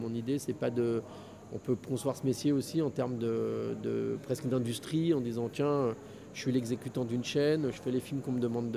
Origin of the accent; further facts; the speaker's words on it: Auvergne-Rhône-Alpes, France; je viens du lac d'Annecy et j'ai pas grand chose de marin.